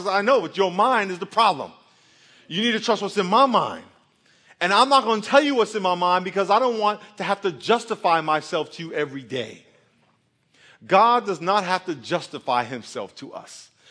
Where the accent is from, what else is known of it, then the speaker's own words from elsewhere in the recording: New York, United States; now in Rancho Penasquitos, United States; They were Filipino kids. And I came from New York. I never met a Filipino in my life